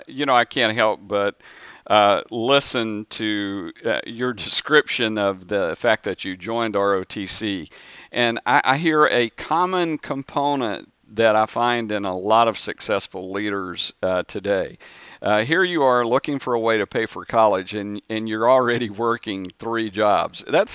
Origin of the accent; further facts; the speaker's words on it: the South, United States; And, you know, I'm originally from the South, and I eat grits